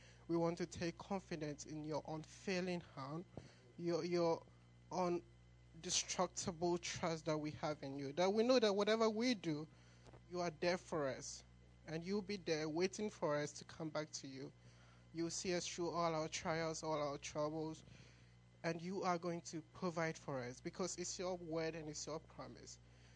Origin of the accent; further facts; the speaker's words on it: Ghana; moved away; I came all the way from Ghana 6 years ago.